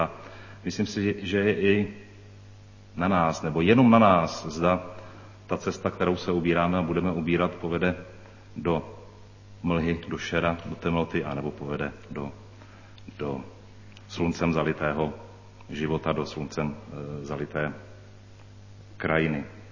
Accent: Písek, South Bohemian Region, Czechia; Já když jsem ráno jel z Písku, jsem písečák, tak jsem přemýšlel, co mě vlastně po těch šesti stoletích mě jako Čecha spojuje s mistrem Janem Husem.

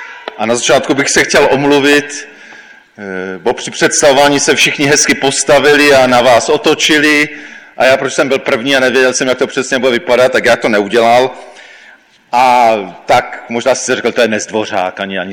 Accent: Ostrava, Moravian-Silesian Region, Czechia; Pocházím z Ostravy, takže ze severovýchodního koutu naší republiky.

